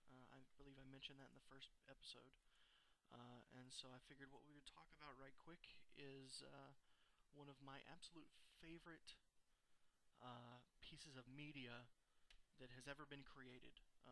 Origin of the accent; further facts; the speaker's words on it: Texas, United States; I'm from Texas, which doesn't really excuse much